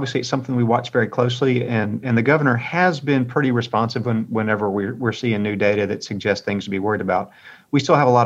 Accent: the South, United States; You know, I'm from the South. A great deal of my family and friends are more on the right side of the spectrum.

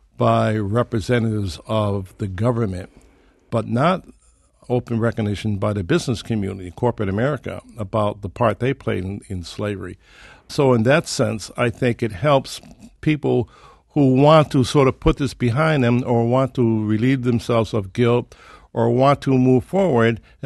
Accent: Connecticut, United States; I grew up in Connecticut, I'm a New Englander

